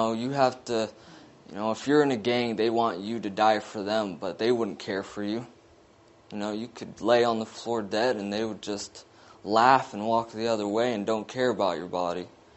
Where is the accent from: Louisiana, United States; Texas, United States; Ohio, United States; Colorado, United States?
Colorado, United States; I'm originally from Colorado.